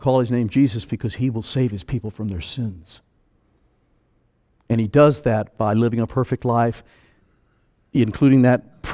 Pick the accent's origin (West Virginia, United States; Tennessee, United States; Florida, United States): Florida, United States; she's from Pennsylvania, I'm from Florida.